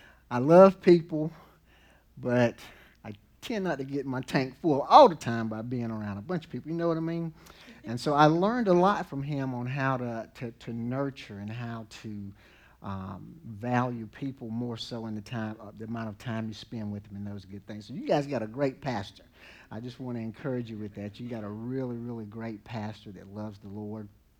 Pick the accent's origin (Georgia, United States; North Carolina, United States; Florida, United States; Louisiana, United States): North Carolina, United States; Vass; accent: southern; I grew up in a little town called Vass.